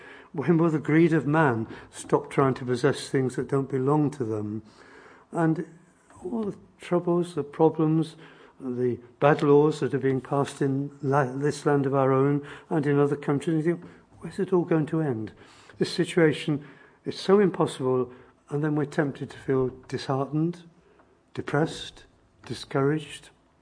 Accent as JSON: {"language": "English", "town": "Southam", "region": "West Midlands", "country": "United Kingdom", "tie": "born or raised there", "said": "But I still remember the skies as I saw them in the Midlands, in my hometown of Southam, when I was a student"}